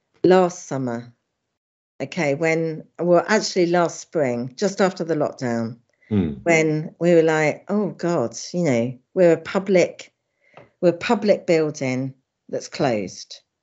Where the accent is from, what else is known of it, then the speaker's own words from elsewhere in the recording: Horsham, South East England, United Kingdom; Age two, growing up in Horsham in Sussex. No art gallery in Horsham, by the way, you know, at that time.